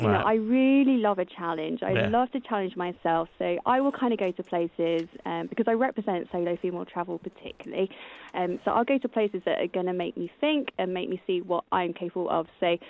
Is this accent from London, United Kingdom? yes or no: no; Dartford, South East England, United Kingdom; Yeah, so I'm actually originally from Dartford in Kent.